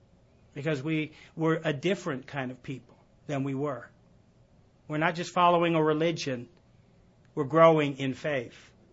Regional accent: Alabama, United States; Now, I ran into somebody earlier who says they support LSU, and we're from Alabama, so anyway, we're not about bragging rights.

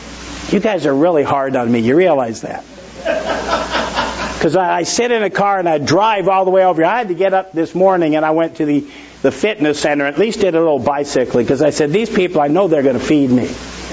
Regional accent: Oregon, United States; Now, actually, I'm from Oregon, so I like it.

